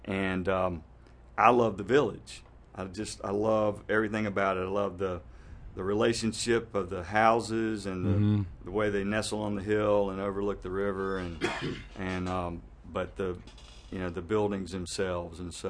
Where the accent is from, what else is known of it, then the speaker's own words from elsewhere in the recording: Saxapahaw, North Carolina, United States; And then, so my father grew up in Saxbahaw and I grew up in Saxbahaw.